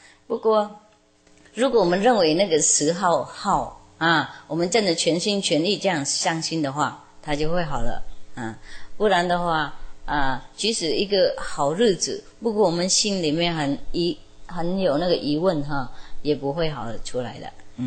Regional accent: Taiwan; 我们台湾人是比较会处理这些事情的

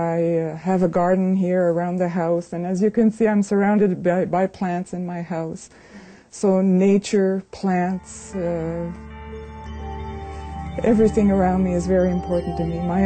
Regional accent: Richelieu, Quebec, Canada; born there; I was born here in Richelieu. My parents came from Montreal when they got married.

